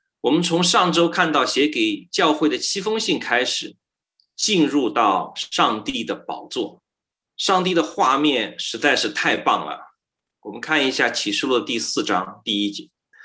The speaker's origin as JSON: {"language": "Chinese", "town": "Wagga Wagga", "region": "New South Wales", "country": "Australia", "tie": "born or raised there", "said": "几年前我回到了哇嘎哇嘎，我在那里出生，在那里长大，我去了我以前的小学"}